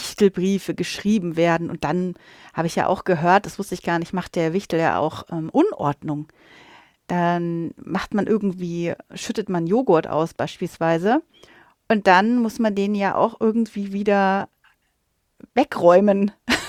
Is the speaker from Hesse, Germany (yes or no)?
no; Bavaria, Germany